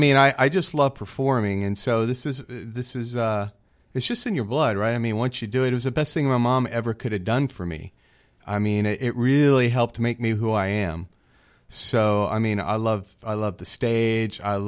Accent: Slidell, Louisiana, United States; born there; now in Texas, United States; Well, if you define where I'm from by where I was born, that would be negative. That would be New Orleans. But I've been in Texas for so darn long, it should be my home.

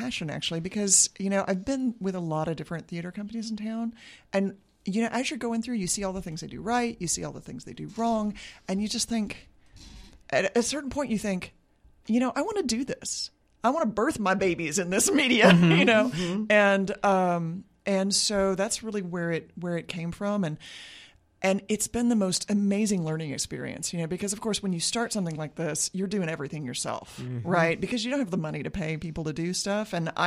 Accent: Dallas, Texas, United States; also born or lived in Virginia; I grew up in Dallas, and it was pretty lame. But then I came down here to go to college, and I just never left.

